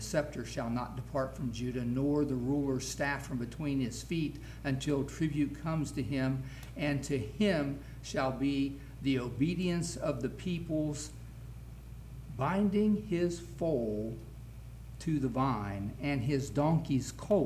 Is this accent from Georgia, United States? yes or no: no; West Virginia, United States; Even though you're a Gentile, even though I'm a hillbilly from West Virginia, God still considers me an occupant of Zion.